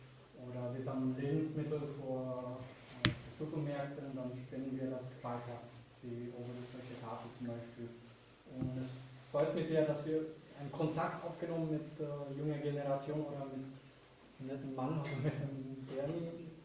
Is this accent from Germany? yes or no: no; Vietnam; German is a second language; now in Austria; Also die Namen müssen Sie nicht merken. Ich komme ursprünglich aus Vietnam. Ich bin 2 Jahre in Österreich